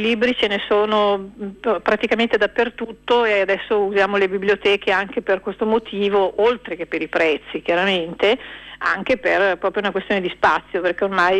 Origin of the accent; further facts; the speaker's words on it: Monza, Lombardy, Italy; io ricordo che io sono di Monza, la biblioteca Monza funziona bene